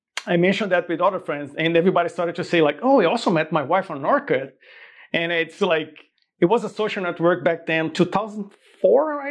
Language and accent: English; Bahia, Brazil; I came from Bahia, Brazil, and it's a place by the beach.